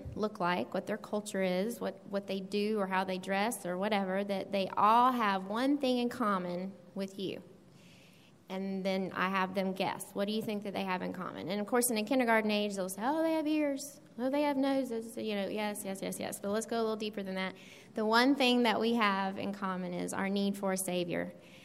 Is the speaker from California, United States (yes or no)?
no; Augusta, Georgia, United States; accent: southern; moved away as an adult; now in Ormond Beach, United States; So yes, if you hear a southern accent, it's not from Florida. It's a Georgia thing. I moved there from Augusta, Georgia, where I was born and raised. We moved here in 2000.